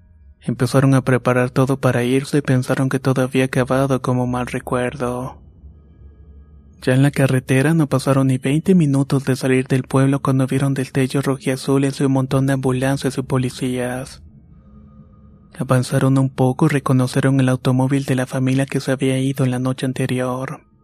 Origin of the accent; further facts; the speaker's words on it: Monterrey, Nuevo León, Mexico; Soy de Monterrey, Nuevo León